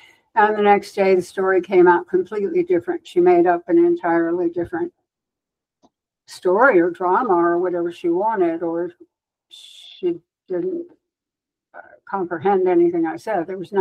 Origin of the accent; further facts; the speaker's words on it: Washington, District of Columbia, United States; Well, I was raised in Washington, D.C.